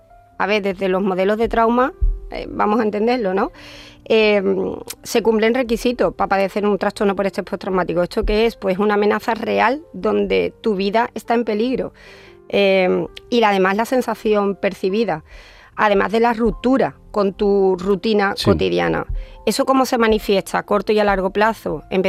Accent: Jerez de la Frontera, Andalusia, Spain; O Jerez, yo soy de Jerez, entonces me duele, ¿no? Especialmente Jerez, me duele Andalucía, ¿no?

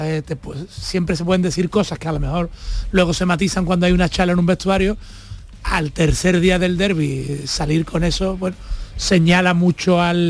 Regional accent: Portugal; Soy de José Mourinho, como buen portugués.

